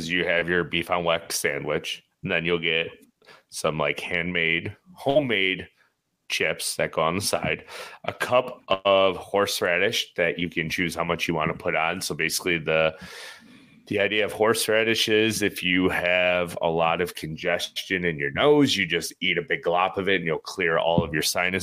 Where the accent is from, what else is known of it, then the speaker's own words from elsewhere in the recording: Buffalo, New York, United States; So, like, you know, we're from Buffalo. They're chicken wings. Buffalo is the home of the chicken wing.